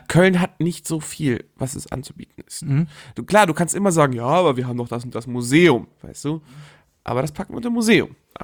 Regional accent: Poland

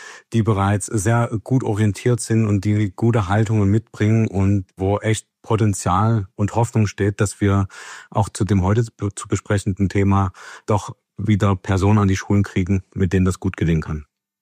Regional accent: Saxony, Germany; Ich bin hier im Osten geboren, hier geblieben, hier aufgewachsen und damit hier sozialisiert worden. Bin hier in der Region Dresden in einer ostdeutschen Kleinstadt aufgewachsen.

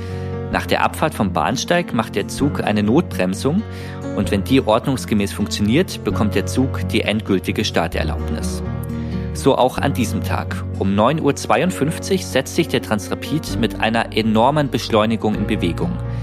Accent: Munich, Bavaria, Germany; Und ich bin zu der Zeit in München aufgewachsen

